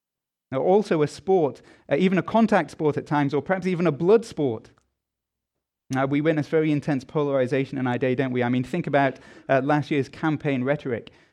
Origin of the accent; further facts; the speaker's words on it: England, United Kingdom; As an Englishman